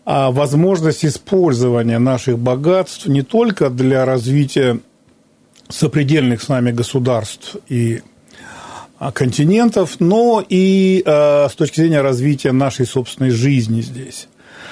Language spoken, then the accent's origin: Russian; Siberia, Russia; Я никогда не сожалел, что я родился и живу в Сибири.